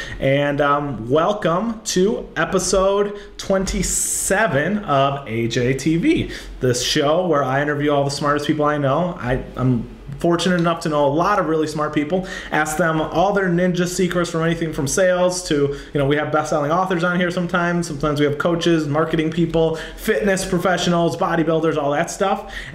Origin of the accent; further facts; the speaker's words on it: Chicago, Illinois, United States; Between LA and New York, and I'm from Chicago, I want to know why people are here, so that'd be cool.